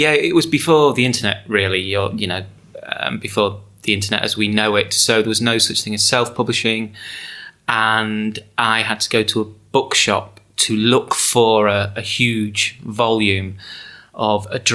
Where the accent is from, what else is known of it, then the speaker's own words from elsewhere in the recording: England, United Kingdom; also born or lived in Scotland; where I grew up in England, we called it garden creeping.